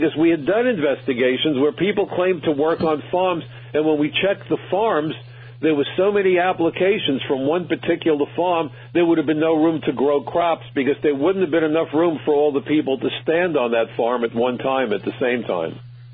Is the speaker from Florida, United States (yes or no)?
no; New York, United States; what really upsets me tremendously, as a New Yorker, the ashes from 9/11 landed on my home.